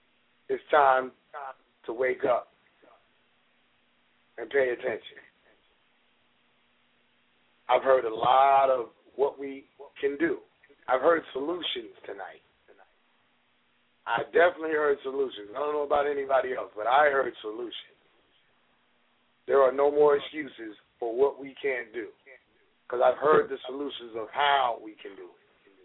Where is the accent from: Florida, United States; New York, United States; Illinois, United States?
New York, United States; As a New Yorker, I can definitely say that is true.